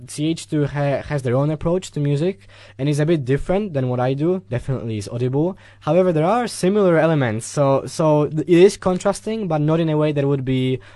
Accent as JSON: {"language": "English", "town": "Kielce", "region": "Świętokrzyskie Voivodeship", "country": "Poland", "tie": "born or raised there", "said": "Growing up there hasn't been super easy musically, because there was not many acts that would come up in Kielce and sort of show me the way"}